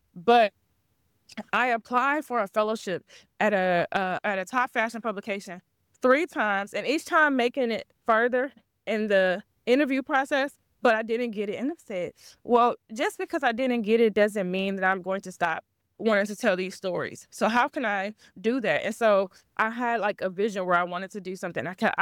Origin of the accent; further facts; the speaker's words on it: Ohio, United States; I'm from Ohio. Ohio is not the most fashionable place. But I was like, well, I'm not going to go to New York anytime soon. So I have to do something here.